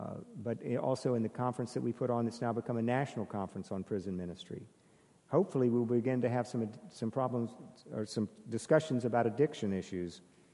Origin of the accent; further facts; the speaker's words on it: the South, United States; I was raised in the South in a tradition that hasn't figured out that they lost the Civil War yet